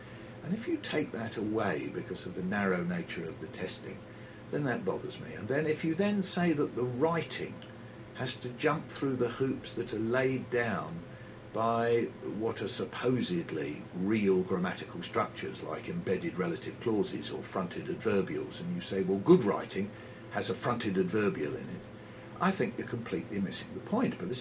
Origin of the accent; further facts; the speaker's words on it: London, United Kingdom; accent: London; And Americans think I'm saying noice, N-O-I-C-E, because of my London accent.